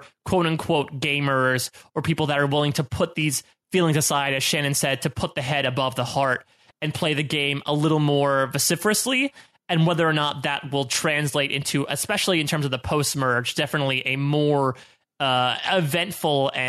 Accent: Australia; Yes, where you're the American and I'm the Australian.

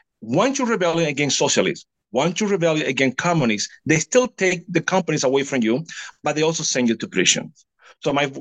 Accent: Cuba; born there; English is a second language; You know, I was born in Cuba.

